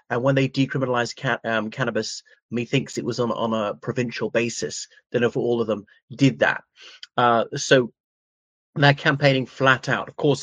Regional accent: Ireland; from Ireland

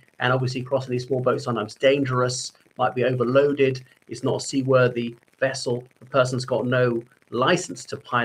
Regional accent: Ireland; from Ireland.

